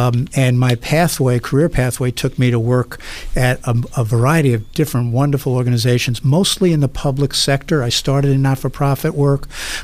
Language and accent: English; Brooklyn, New York, United States; moved away as an adult; now in Buffalo, United States; I did not grow up in Western New York. I grew up in Brooklyn, New York. I came here as a college student, undergraduate student, to attend the University of Buffalo.